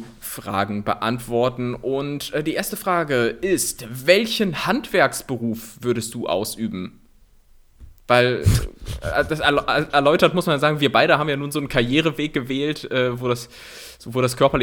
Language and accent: German; Landau, Rhineland-Palatinate, Germany; Hier, Landau. Landau, kennst du das? Ist hier so in der Nähe.